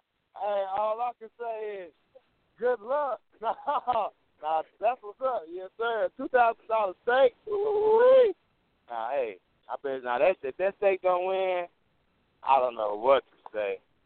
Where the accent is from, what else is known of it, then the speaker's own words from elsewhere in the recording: Muskogee, Oklahoma, United States; moved away as an adult; now in Lubbock, United States; And, yeah, I'm originally from Muskogee, Oklahoma. And I came here, Coach Lee gave me a scholarship in 2005, and I've really been here ever since.